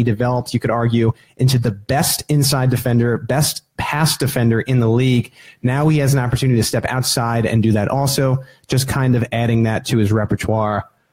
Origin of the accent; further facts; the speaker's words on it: New York, United States; you know I'm originally a New Yorker.